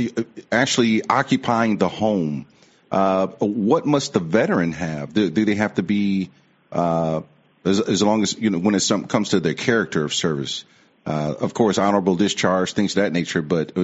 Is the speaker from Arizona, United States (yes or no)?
no; Akron, Ohio, United States; And you kind of reminded me of how we grew up in Akron, Ohio. I mean, it was the snow belt. A lot of people don't realize how cold it gets up there.